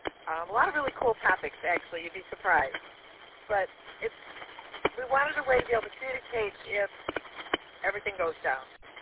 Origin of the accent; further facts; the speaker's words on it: Davison, Michigan, United States; We're up here in Millington. We're from Davison.